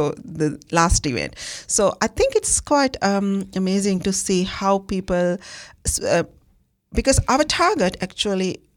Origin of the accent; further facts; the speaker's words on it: Sri Lanka; I'm from Sri Lanka.